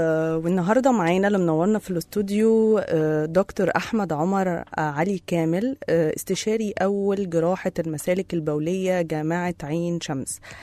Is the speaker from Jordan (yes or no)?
no; Egypt; او نسبة كبيرة مننا كمصريين شايفين ان احنا كسبنا